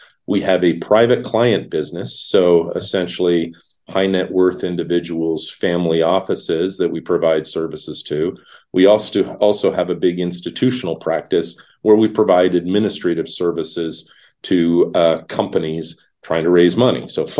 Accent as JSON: {"language": "English", "town": "Montreal", "region": "Quebec", "country": "Canada", "tie": "born or raised there", "also_born_or_lived": "Ottawa / Toronto", "said": "I grew up in Canada, actually. When I was young, I lived in Montreal, and then we moved around a little bit. Ottawa, which is the nation's capital. Toronto, eventually, where I lived for 10 years"}